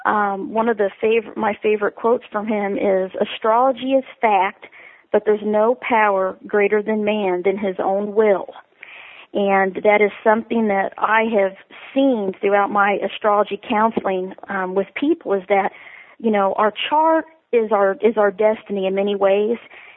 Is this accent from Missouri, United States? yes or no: yes; Missouri, United States; born there; my husband and I are both born on the same day, August 26th, but he was born in Iowa, I was born in Missouri.